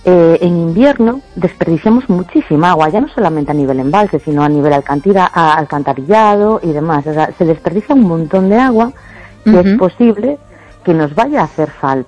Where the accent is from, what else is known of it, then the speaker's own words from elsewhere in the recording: A Coruña, Galicia, Spain; Y yo, por ejemplo, que soy de Coruña